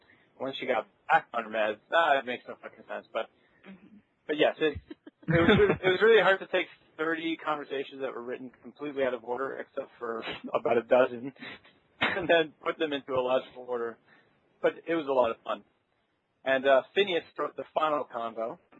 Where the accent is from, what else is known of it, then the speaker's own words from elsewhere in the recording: Toronto, Ontario, Canada; I'm from Toronto